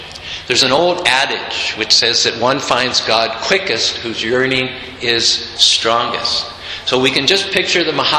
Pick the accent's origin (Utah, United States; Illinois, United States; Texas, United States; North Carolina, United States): Utah, United States; We're from Utah Valley, right?